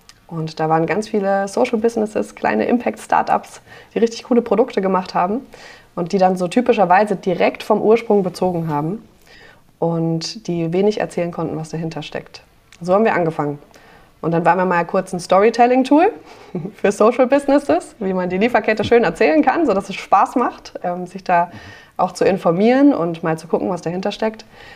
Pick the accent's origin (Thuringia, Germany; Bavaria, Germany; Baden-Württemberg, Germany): Baden-Württemberg, Germany; Freiburg; Mein persönlicher Hintergrund ist, ich komme aus Freiburg